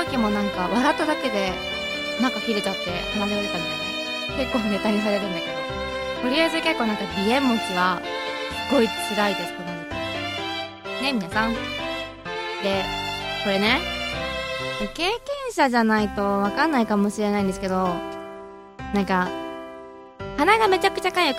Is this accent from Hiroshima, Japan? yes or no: no; Minato, Tokyo, Japan; also born or lived in Otawara, Tochigi; 大体私東京出身なんですよ一応。港区出身で、 お育ちはね、7年くらいはちょっと栃木県の大田原市というところで育っているんですけれども、まあ出身で東京で一応言ってます。